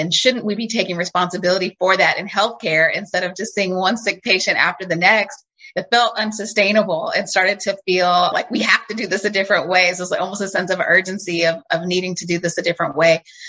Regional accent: Oakland, California, United States; I was born and raised in Oakland and went off to medical school at Howard University and did my family medicine training in Southern California and wanted to come back home and work in community medicine.

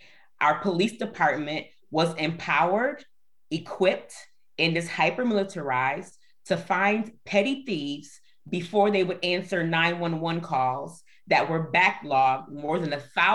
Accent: Buffalo, New York, United States; I hail from Buffalo, New York, stolen land from the Haudenosaunee indigenous people in this region.

